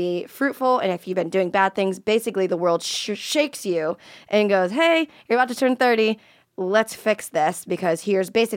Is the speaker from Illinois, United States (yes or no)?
no; Florida, United States; moved away